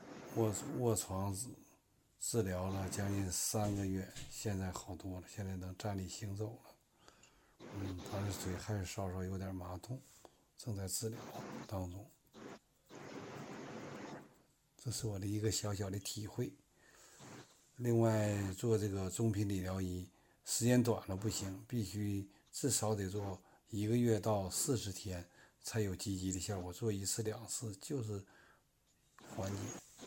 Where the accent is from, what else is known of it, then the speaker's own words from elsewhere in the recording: Yanbian, Jilin, China; 我来自长白山脚下延边朝鲜族地区，我是一名中医按摩医生，